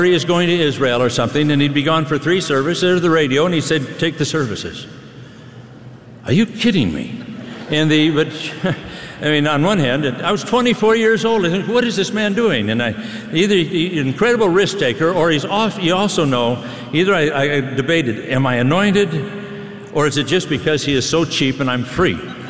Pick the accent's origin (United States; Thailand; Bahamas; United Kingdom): United Kingdom; Scotland; I'm a Scotsman